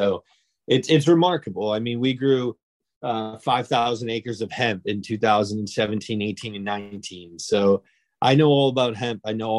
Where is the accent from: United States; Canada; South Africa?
United States; Webster, Massachusetts; I'm actually born and raised in Webster, Massachusetts. And if you know where that is, it's right on the border of Dudley, Mass.